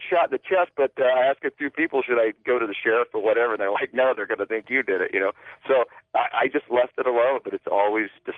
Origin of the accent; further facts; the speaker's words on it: Columbus, Ohio, United States; now in Montana, United States; I live in Montana now, but I'm from Ohio, and I lived in Ohio in central Ohio, Franklin County, Columbus area.